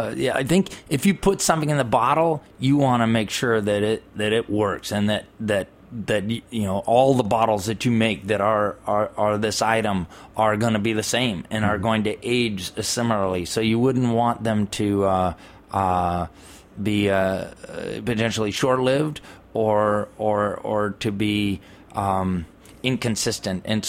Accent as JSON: {"language": "English", "region": "California", "country": "United States", "said": "I don't say that just because I'm from California."}